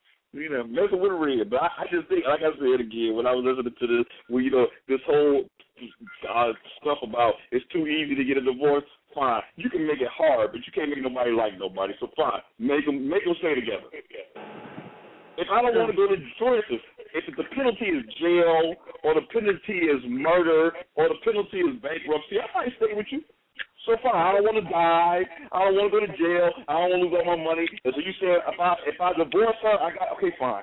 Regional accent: Chicago, Illinois, United States; Because in the summertime up north, because I'm from Chicago, and up north, it would get hot.

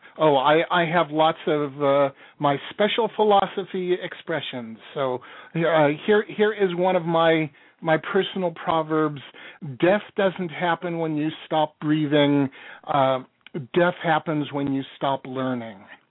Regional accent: California, United States; No. I also grew up in Southern California, so.

